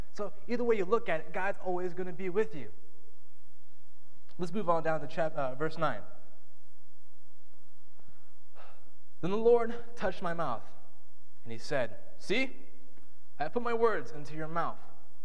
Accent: Ohio, United States; now in Pennsylvania, United States; Or, I'm sorry, I'm in Pennsylvania now. I'm from Ohio.

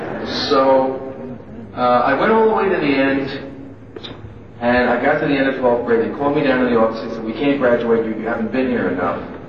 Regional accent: Hicksville, New York, United States; But I was from New York, but I was from a town called Hicksville.

